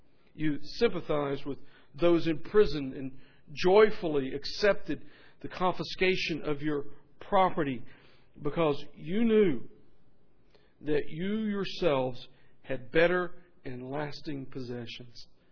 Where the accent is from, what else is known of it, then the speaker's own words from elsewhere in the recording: the South, United States; accent: Southern; you can tell by my voice, that I'm not from Wisconsin, okay? I'm from the South, and I can be more Southern if you'd like me to.